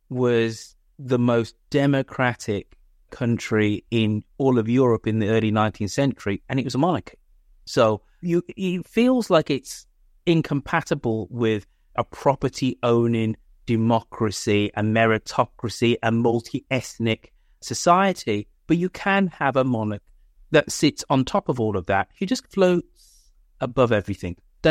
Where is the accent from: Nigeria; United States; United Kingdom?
United Kingdom; number one, I am British